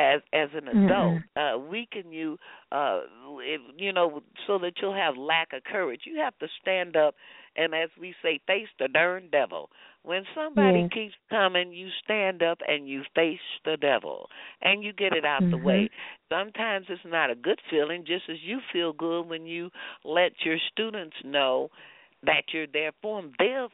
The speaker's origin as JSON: {"language": "English", "region": "Texas", "country": "United States", "lives_now": "California, United States", "said": "Yeah, California, I've been here quite a long time, but I'm still Texan."}